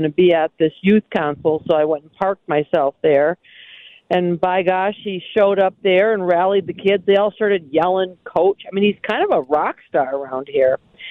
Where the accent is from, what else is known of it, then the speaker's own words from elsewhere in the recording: Minnesota, United States; I said, I'm from Minnesota.